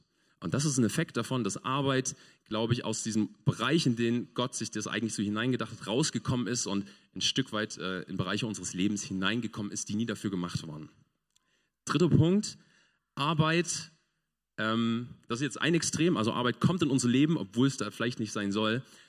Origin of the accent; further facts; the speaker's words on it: Hartmannsdorf, Germany; Wenn ich zurückkomme nach Hartmannsdorf, wo ich aufgewachsen bin, kennt kein Mensch mich, weil ich bin seit langer Zeit weggezogen